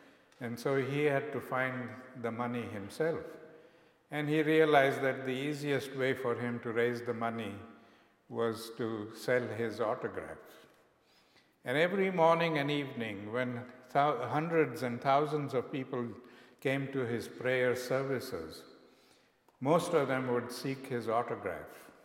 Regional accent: South Africa; One of the first things that I was taught by my grandfather when I came to him from South Africa, because I was a victim of prejudices.

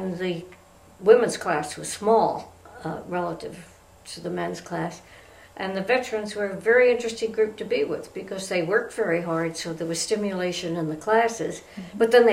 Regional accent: New York, United States; Long Island.

